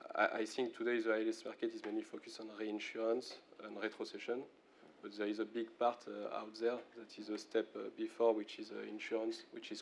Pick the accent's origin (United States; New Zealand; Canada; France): France; if I take my home country, France, if you want to buy this data to have historical records